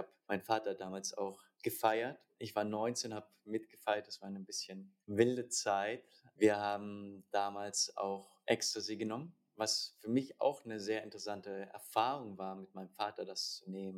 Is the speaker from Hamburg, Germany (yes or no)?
no; Würzburg, Bavaria, Germany; Ich bin in Würzburg geboren, aufgewachsen.